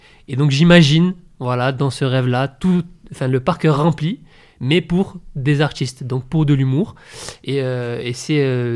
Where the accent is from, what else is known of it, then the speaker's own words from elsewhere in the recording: Manosque, Provence-Alpes-Côte d'Azur, France; Alors moi, je suis né à Manosque et j'ai vécu, je vis toujours.